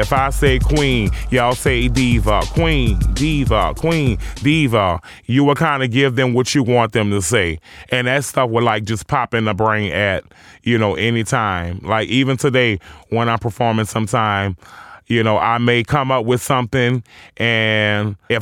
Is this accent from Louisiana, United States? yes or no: yes; New Orleans, Louisiana, United States; I grew up uptown New Orleans on Josephine Street, which was a very different neighborhood.